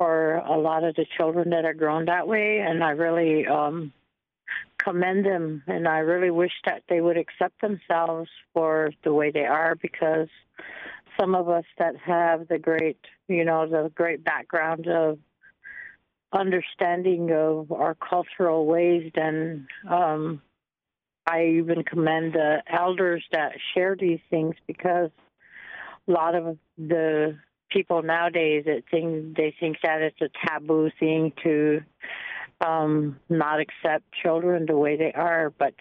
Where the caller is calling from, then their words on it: Wombly, South Dakota, United States; I'm calling from Wombly, South Dakota.